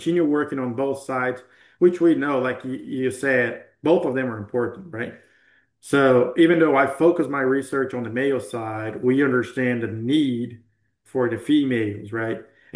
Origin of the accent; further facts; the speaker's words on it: Brazil; now in United States; well, I'm from Brazil. I came to Idaho. It's a little cold for me.